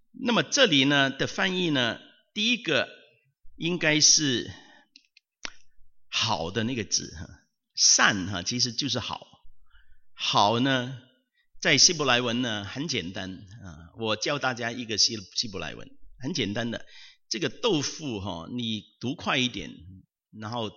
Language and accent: Chinese; Shau Kei Wan, Hong Kong; moved away as an adult; 大家同样是筲箕湾来的，我是筲箕湾的长大的，我被困筲箕湾有大概二十几年，然后就出国了。